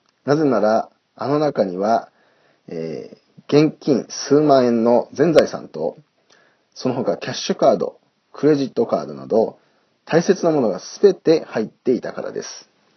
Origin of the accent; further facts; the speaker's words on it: Mie, Japan; moved away as an adult; あれは私がまだ地元三重県にいた時のことです。